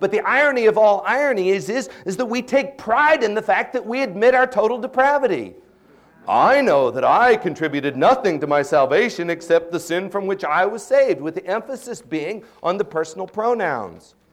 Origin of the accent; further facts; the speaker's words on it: DuBois, Pennsylvania, United States; was raised in a small town in western Pennsylvania, in Dubois. It couldn't have been more Arminian. I was raised in the Christian Missionary Alliance Church there